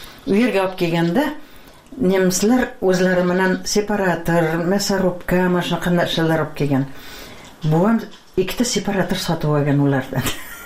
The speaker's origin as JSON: {"language": "Uzbek", "town": "Piskent", "region": "Tashkent Region", "country": "Uzbekistan", "tie": "born or raised there", "said": "Yoziq-qish yer tulada 3 km Piskent sentriga maktabga qatnaganman."}